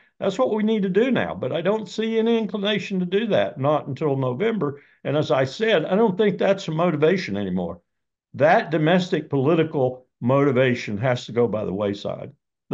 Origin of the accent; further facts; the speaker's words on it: South Carolina, United States; I know him. I'm from South Carolina.